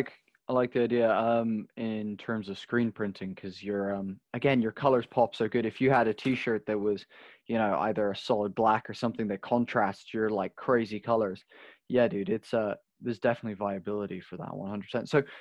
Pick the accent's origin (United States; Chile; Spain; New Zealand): Spain; now in England, United Kingdom; I'm super dyslexic, and actually growing up in Spain, I was taught to write cursive.